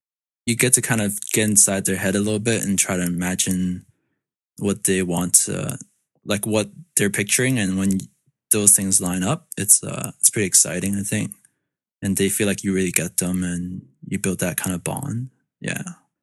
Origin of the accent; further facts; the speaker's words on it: North Vancouver, British Columbia, Canada; Vancouver. We're from Vancouver. Oh, I'm from North Vancouver.